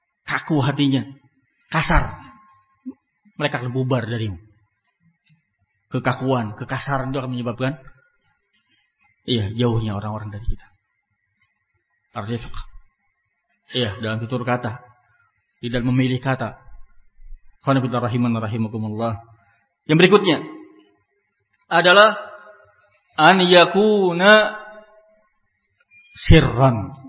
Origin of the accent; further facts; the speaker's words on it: West Java, Indonesia; Kalau di Sunda sana misalnya, saya orang Sunda.